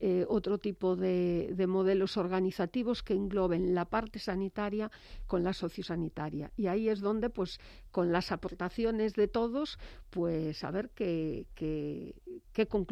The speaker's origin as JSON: {"language": "Spanish", "region": "Galicia", "country": "Spain", "said": "nos sentimos gallegos, pertenecemos, somos españoles"}